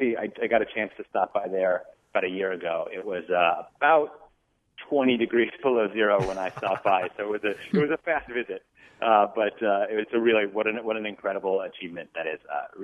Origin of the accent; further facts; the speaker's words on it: Minnesota, United States; Well, I'm from the Midwest. I grew up in Minnesota, and I have a couple that are in Wisconsin